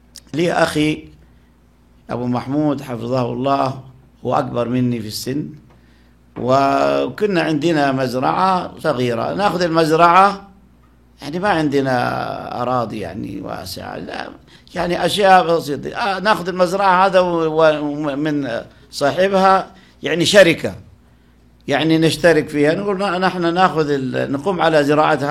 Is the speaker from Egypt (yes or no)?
yes; Sohag Governorate, Egypt; البلد هذه يمكن الإخوة يعرفون طبعا، خاصة عندنا من الجنوب، جنوب الصعيد يعرفونه، هذه مركز البرية، أنا محافظة سوهاج.